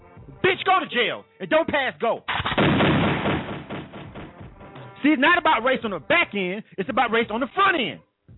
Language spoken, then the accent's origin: English; Chicago, Illinois, United States; I'm from Chicago.